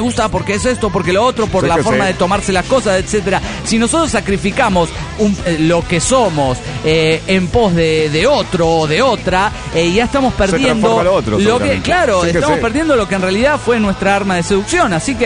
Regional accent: Guanajuato, Mexico; Yo soy de Guanajuato

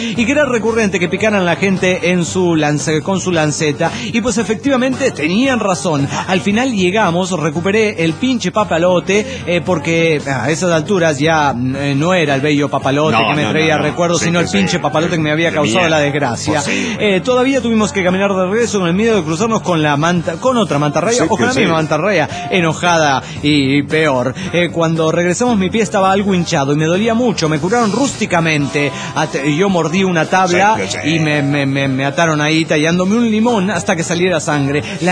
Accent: Zacatecas, Mexico; Soy el predicador de Zacatecas, México.

